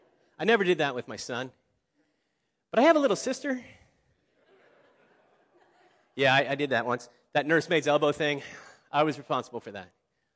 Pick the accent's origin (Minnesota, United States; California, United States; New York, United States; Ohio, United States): Ohio, United States; Cincinnati; I grew up in Cincinnati, so I still remain a Reds fan and a Bengals fan.